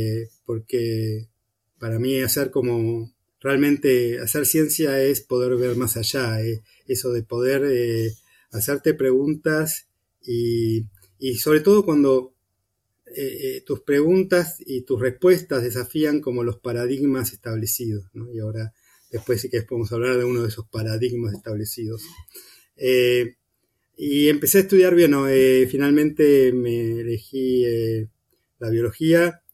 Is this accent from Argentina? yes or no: yes; Buenos Aires, Argentina; En mi caso, yo crecí y nací en Buenos Aires, en el barrio Caballito.